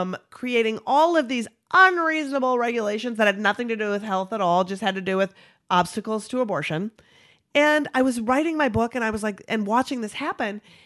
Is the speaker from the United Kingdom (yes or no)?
no; Minnesota, United States; So I'm from Minnesota originally. So I packed up my two dogs and I rented a van and I drove from Brooklyn to Minnesota in the winter of 2011.